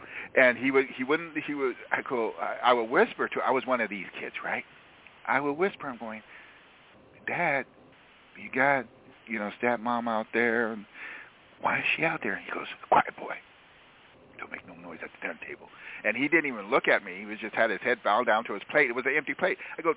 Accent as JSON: {"language": "English", "region": "California", "country": "United States", "said": "Back east is Washington, D.C., Baltimore, Maryland. We're from California."}